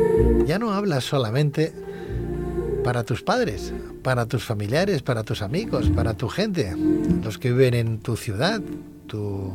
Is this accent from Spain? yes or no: yes; Spain; Ya no solamente somos los españoles los que la llamamos, sino también el resto del mundo.